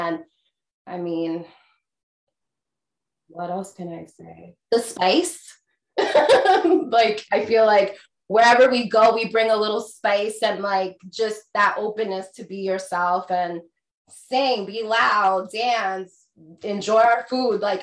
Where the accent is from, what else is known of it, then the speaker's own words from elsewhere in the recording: Brentwood, New York, United States; Like I feel like I'm more American than anything, but yes, I was born and raised out here, Brentwood, Long Island, New York.